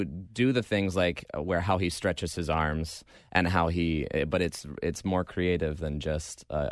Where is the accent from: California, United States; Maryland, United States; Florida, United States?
Maryland, United States; I'm from Maryland. I also graduated from Rider University, which is more like 45 minutes away.